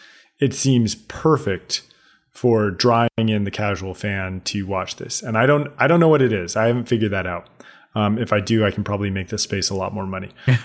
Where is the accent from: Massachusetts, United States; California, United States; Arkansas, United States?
California, United States; I grew up in the Bay Area, by the way, so I'm a Warriors fan.